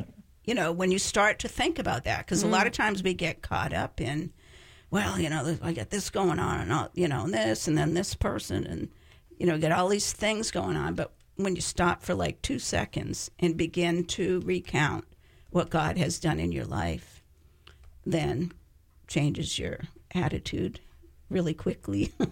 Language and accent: English; Massachusetts, United States; I grew up in Massachusetts, so it would become very cold, you know, starting in October.